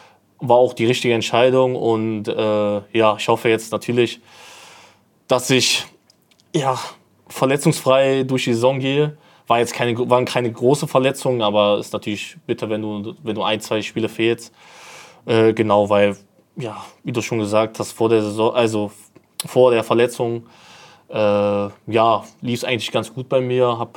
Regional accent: Cologne, North Rhine-Westphalia, Germany; now in Meppen, Germany; Also ich bin in Köln geboren, auch in Köln aufgewachsen.

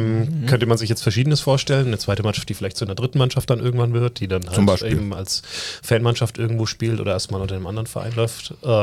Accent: Bavaria, Germany; born there; Ich kenne die Anlage tatsächlich, weil ich ja gebürtiger Franke bin.

